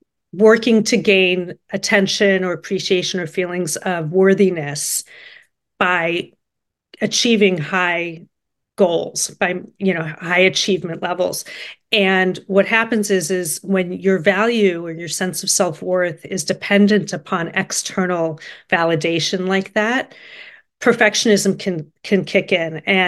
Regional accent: Los Angeles, California, United States; So I grew up in Los Angeles.

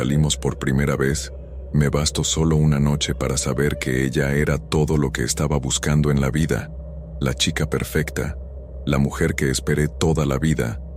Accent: Pittsburgh, Pennsylvania, United States; now in Miami, United States; Soy de Pittsburgh, Pensilvania. Pero hace 5 años conocí a una hermosa chica en un viaje de vacaciones que hice con unos amigos a Miami. Y quedé tan impresionado con ella que acabé mudándome a esa ciudad.

